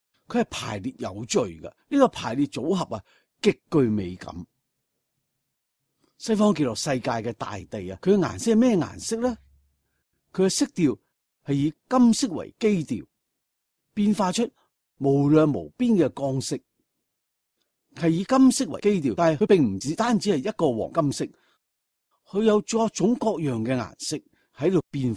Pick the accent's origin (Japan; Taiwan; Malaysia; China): China; Northeast China; born there; 我就是出生在东北平原的。我知道平原也都不是真的平的